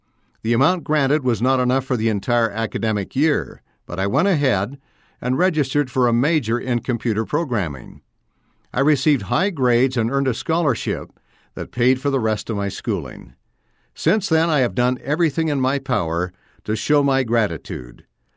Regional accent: Chile; In my home country of Chile, I was able to live comfortably on my salary.

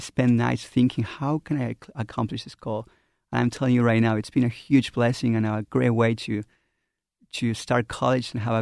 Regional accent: Argentina; English is a second language; now in United States; I started my mission in Tempe, Arizona, and I'm from Argentina.

